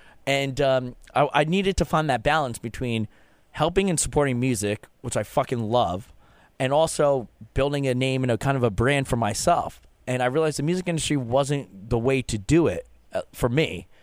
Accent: New Jersey, United States; The way I became a big … fan was because I grew up in Jersey

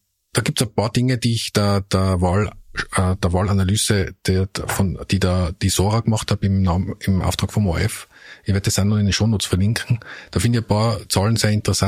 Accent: Tyrol, Austria; Ja, ich kann das sagen als Tiroler.

